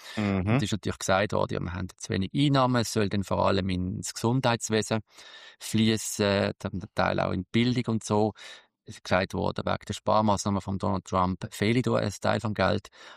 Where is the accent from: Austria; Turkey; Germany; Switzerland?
Switzerland; Ich bin auch ein Schweizer